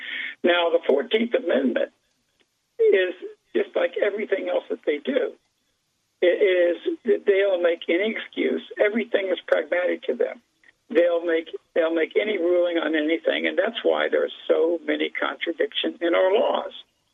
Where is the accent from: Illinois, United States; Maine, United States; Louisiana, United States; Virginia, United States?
Louisiana, United States; Even the federal courts, for instance, in my home state of Louisiana